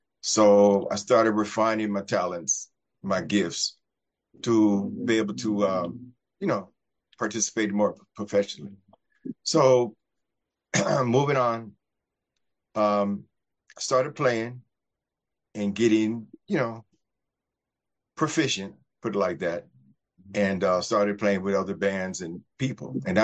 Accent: Culver City, California, United States; And I grew up here in Southern California. So we were living in Culver City. We moved to Venice

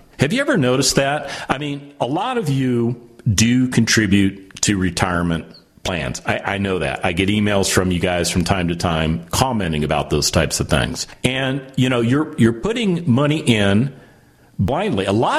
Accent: Las Vegas, Nevada, United States; I was born and raised in Las Vegas, so I've got a pretty healthy understanding of how gambling works.

